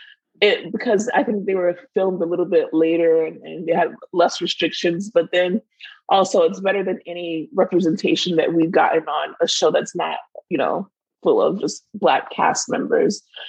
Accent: Florida, United States; But, like, we're from Miami. Like, well, we're close to Miami.

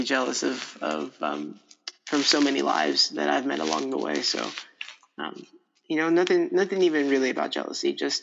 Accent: Indiana, United States; But it's most of my life it's been because I grew up in Indiana and there's a kind of person here as well.

